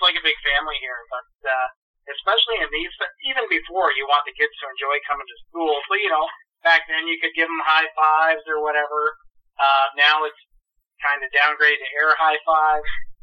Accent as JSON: {"language": "English", "town": "Kitchener", "region": "Ontario", "country": "Canada", "said": "I'm from Kitchener originally and moved down here in 2005 when my wife at the time and I, we adopted two girls from the area."}